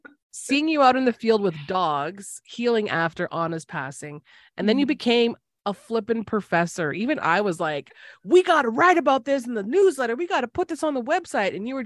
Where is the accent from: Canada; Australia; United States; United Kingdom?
Canada; people ask me that all the time when they find out I'm from Canada